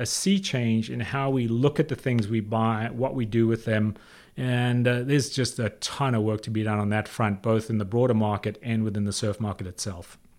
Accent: South Africa; I grew up in South Africa. When I was a kid in the 60s, surfing had a terrible reputation.

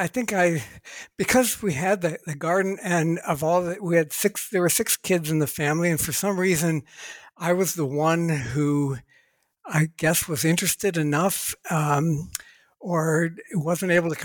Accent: Ohio, United States; born or raised there

